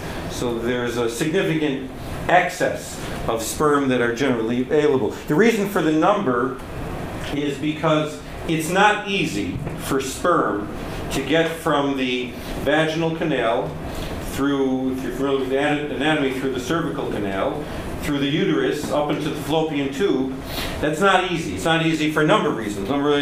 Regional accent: Detroit, Michigan, United States; So I'm actually originally from Detroit, so for you Midwesterners, so we can come around together.

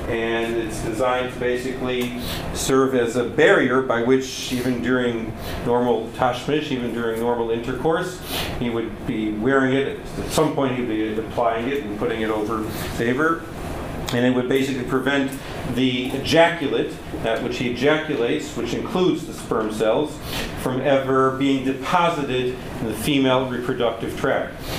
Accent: Detroit, Michigan, United States; So I'm actually originally from Detroit, so for you Midwesterners, so we can come around together.

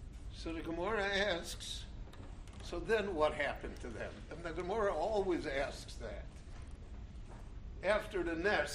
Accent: Chicago, Illinois, United States; When I grew up in Chicago, so almost none of us knew a grandparent.

